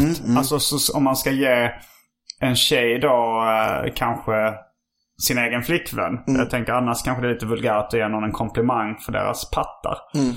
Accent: Skåne, Sweden; Det skånska ordet boppar växte jag upp med.

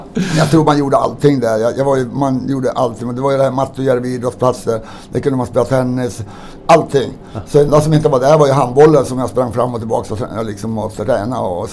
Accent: Kiruna, Norrbotten County, Sweden; born there; Jag född i Kiruna.

